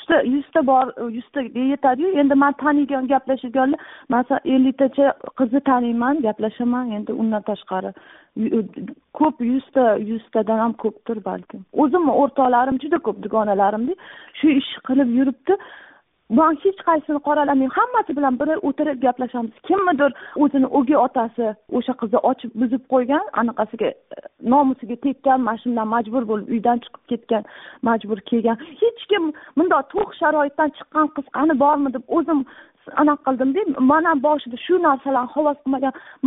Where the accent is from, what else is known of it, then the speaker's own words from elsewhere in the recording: Tashkent, Uzbekistan; now in China; Men o'zi asli Toshkentdanman.